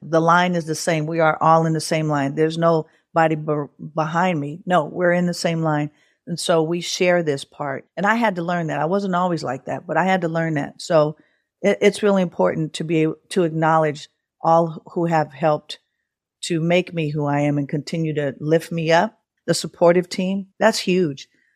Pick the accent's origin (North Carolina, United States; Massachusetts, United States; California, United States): California, United States; Oakland; moved away as an adult; So I moved from Oakland, where I was born and raised.